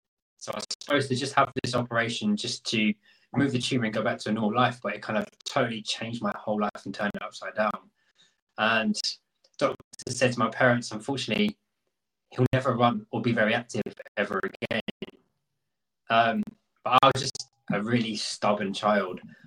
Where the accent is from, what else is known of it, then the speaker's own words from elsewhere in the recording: London, United Kingdom; I'm from London, England.